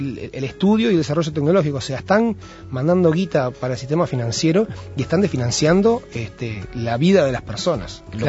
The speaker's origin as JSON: {"language": "Spanish", "country": "Mexico", "tie": "born or raised there", "lives_now": "Uruguay", "said": "yo también me crié en México y después terminé en Uruguay."}